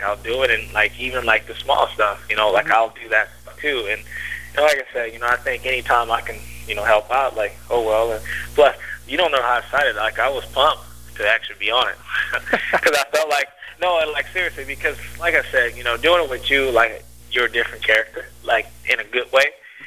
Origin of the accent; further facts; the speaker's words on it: United States; obviously, I want to do some of the Nationals because I'm American.